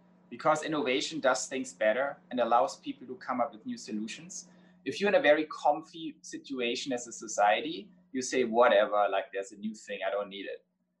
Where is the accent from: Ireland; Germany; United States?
Germany; I grew up in Germany.